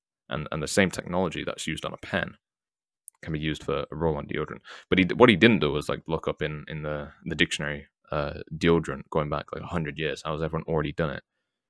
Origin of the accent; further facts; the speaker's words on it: England, United Kingdom; now in United States; I don't actually know that I'm English